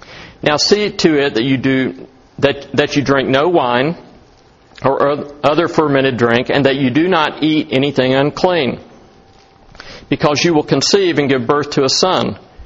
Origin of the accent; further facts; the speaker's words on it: Atlanta, Georgia, United States; Well, I grew up in Atlanta. I consider myself an Atlantan. Or more specifically, a Marietian.